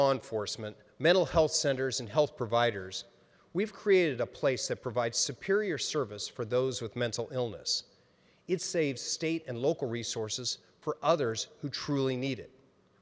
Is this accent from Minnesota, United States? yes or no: no; Hays, Kansas, United States; I had the opportunity to visit a public school in my hometown of Hayes.